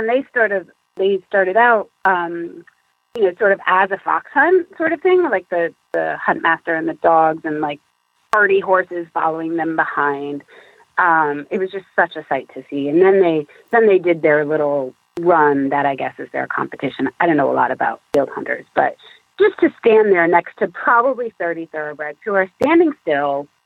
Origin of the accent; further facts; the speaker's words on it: New York, United States; New York.